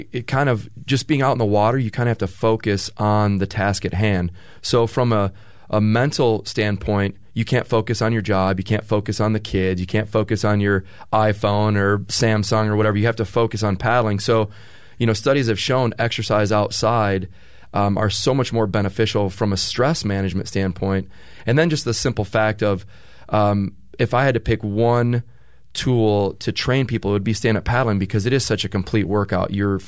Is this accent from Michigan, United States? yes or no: yes; Michigan, United States; moved away as an adult; now in California, United States; growing up in Michigan, you know, seeing movies, seeing surf magazines